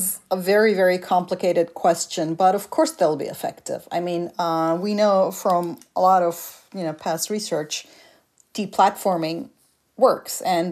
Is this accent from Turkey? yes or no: yes; Turkey; English is a second language; I come from Turkey, a country of many coups